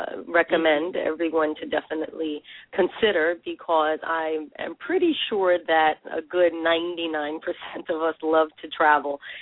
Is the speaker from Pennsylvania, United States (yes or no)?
no; Bronx, New York, United States; born there; I was born in the Bronx, New York, and first generation.